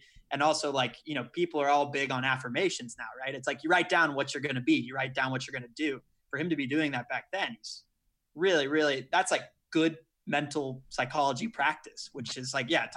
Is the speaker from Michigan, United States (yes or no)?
no; Dallas, Texas, United States; I'm from Dallas, so I'm a Rangers fan.